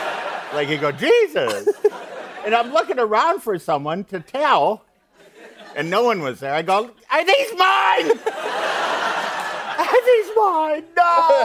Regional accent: Minneapolis, Minnesota, United States; I lost my jacket in Minneapolis St. Paul Airport. That's my hometown.

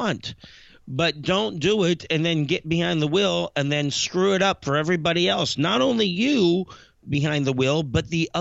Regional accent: Greensburg, Pennsylvania, United States; Pittsburgh, PA, my hometown, Greensburg, PA, actually

